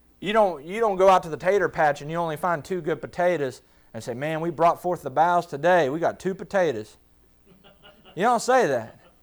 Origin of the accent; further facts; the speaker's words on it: West Virginia, United States; I'm from West Virginia.